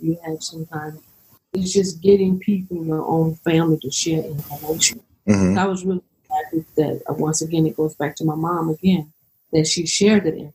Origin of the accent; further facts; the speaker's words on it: Louisiana, United States; Okay, I'm from Louisiana. I've been in Louisiana all my life. My root is deeply connected to Louisiana and Mississippi, South Carolina, Virginia.